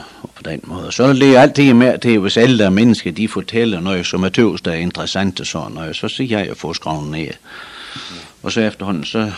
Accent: Lyngby, Capital Region of Denmark, Denmark; also born or lived in Vestby; jeg er født i Vestby, det er på sygehus, men jeg havde haft hele min opvækst her i Lyngby.

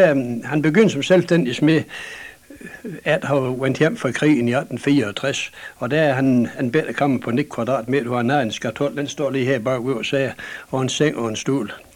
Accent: Heltborg, North Denmark Region, Denmark; Nu stammer jeg fra Heltborg, hvor min slægt kan faktisk føre 250-300 år tilbage.

